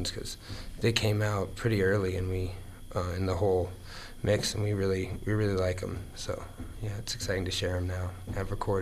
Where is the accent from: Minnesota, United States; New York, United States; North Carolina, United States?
North Carolina, United States; also born or lived in Redondo Beach; I was born in near Redondo, but I grew up in North Carolina. So I moved here a few years ago